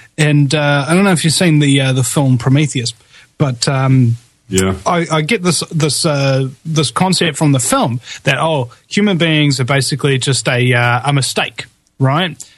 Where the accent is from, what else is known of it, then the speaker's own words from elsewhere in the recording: New Zealand; And I am really, really, really ashamed as a New Zealander to know that we unleashed this fracking plague upon the earth.